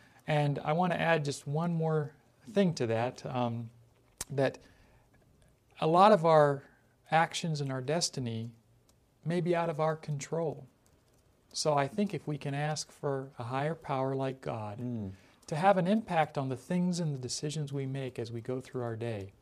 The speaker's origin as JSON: {"language": "English", "country": "Canada", "tie": "born or raised there", "also_born_or_lived": "Jamaica", "lives_now": "United States", "said": "I was born in Jamaica and then grew up half my life in Canada and have lived here in the United States for 30 plus years."}